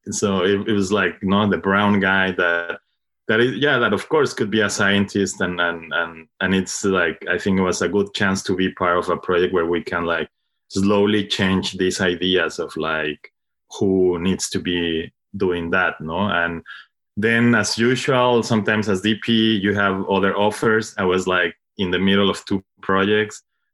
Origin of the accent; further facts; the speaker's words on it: Mexico; English is a second language; now in Brooklyn, United States; I think I'm from Mexico, but I moved like around 10 years to Brooklyn.